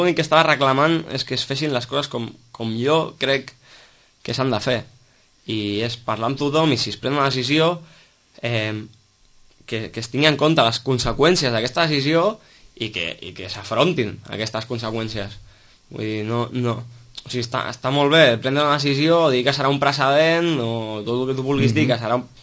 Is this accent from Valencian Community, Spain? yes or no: no; Sitges, Catalonia, Spain; Vull dir, som de Sitges, tots, i clar...